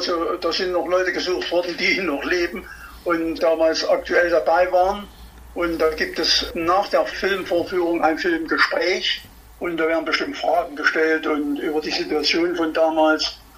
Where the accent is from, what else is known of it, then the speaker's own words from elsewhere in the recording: Erfurt, Thuringia, Germany; Ja, natürlich, ich bin Erfurter.